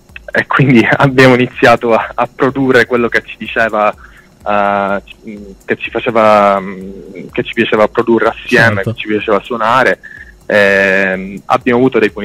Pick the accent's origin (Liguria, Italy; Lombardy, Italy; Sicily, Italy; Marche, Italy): Sicily, Italy; Palermo; now in Bologna, Italy; siamo stanziati a Bologna, anche se io in realtà sono originario di Palermo.